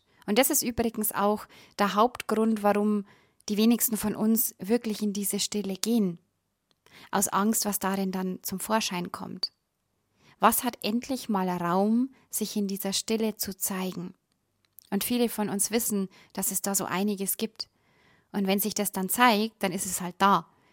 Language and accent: German; Bavaria, Germany; Wirklich Mucksmeiselstaat, sagt man bei uns im Bayerischen Wald.